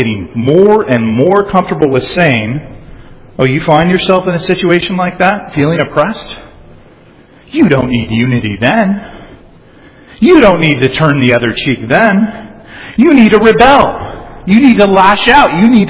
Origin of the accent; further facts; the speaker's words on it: La Jolla, California, United States; We grew up spoiled brats in La Jolla.